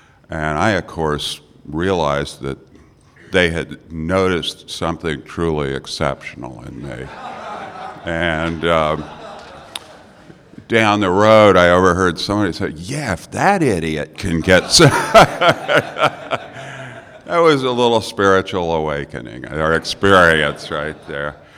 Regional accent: Mount Dora, Florida, United States; Hi, everyone. … from Mount Dora, Florida.

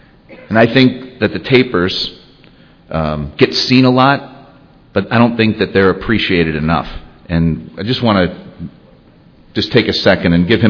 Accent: Chicago, Illinois, United States; I grew up in Chicago. My dad was, and still to this day, is absolutely my hero.

